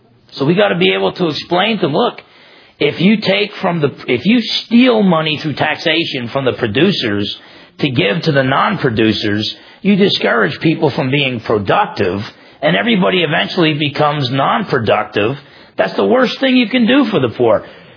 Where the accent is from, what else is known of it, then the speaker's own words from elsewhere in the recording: United States; And I'm an American.